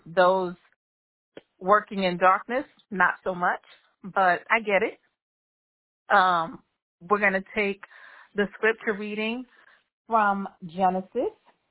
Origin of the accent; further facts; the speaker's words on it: Bronx, New York, United States; I'm from the Bronx, so right out of the Bronx.